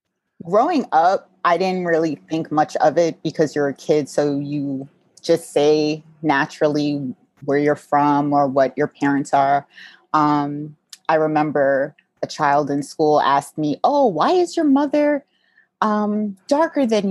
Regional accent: Jamaica; And my mother always wanted me to be proud as well as being Jamaican, half Jamaican as well.

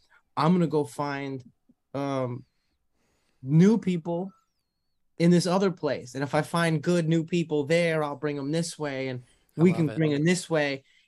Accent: Staten Island, New York, United States; I grew up in Staten Island, and I thought to myself, instead of going to the local college of my island, of my place, I'm going to go to the local college of the nearest neighboring place.

